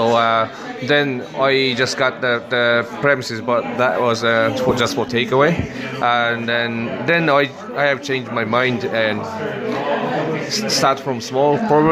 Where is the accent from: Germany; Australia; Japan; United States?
Japan; English is a second language; moved away as an adult; now in Ireland; Yes, I'm not. I'm from Japan. And I end up in Ireland